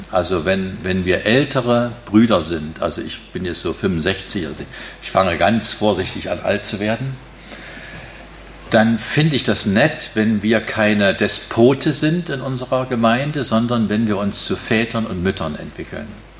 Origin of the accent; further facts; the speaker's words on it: East Germany, Germany; Doch, ich komme aus der DDR, das ist mir gerade noch eingefallen.